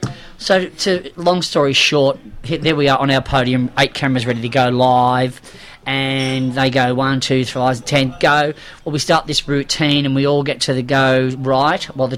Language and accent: English; Melbourne, Victoria, Australia; I mean, I was raised in Melbourne and I was a 19-year-old hairdresser